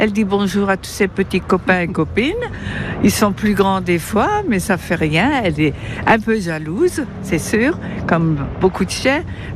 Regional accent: Forbach, Grand Est, France; born there; now in Metz, France; je suis née à Forbach, j'ai l'accent encore, mais je suis messine depuis plus de 50 ans et j'habite à Metz, près de la synagogue de Metz.

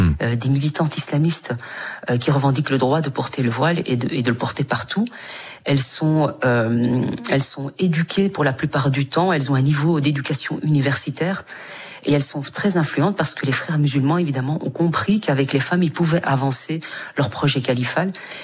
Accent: Brussels, Brussels-Capital Region, Belgium; d'une famille de musulmane. Et je suis l'aînée de 8 enfants. Donc, évidemment, j'ai grandi à Bruxelles dans un quartier qu'on appelle les quartiers assez sensibles, juste à côté de Molenbeek.

